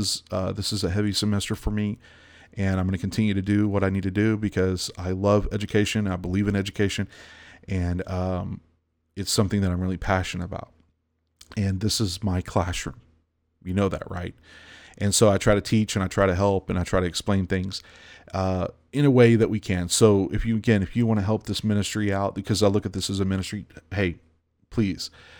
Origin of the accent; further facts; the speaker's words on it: the South, United States; I mean, I'm from the South, but I got friends from the North.